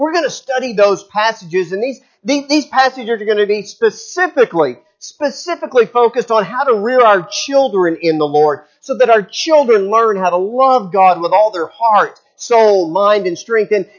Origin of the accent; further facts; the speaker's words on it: Lubbock, Texas, United States; moved away as an adult; When I was getting ready to go off to college, and I grew up in Lubbock, Texas, in the Panhandle, and I decided I wanted to go down to Temple Terrace